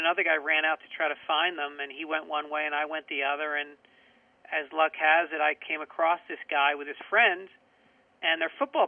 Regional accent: Tarrytown, New York, United States; well, I grew up in Tarrytown, but my parents were both, you know, Bronx Irish.

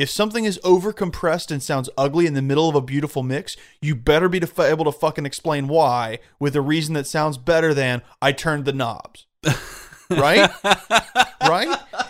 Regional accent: United States; It doesn't matter. I'm American.

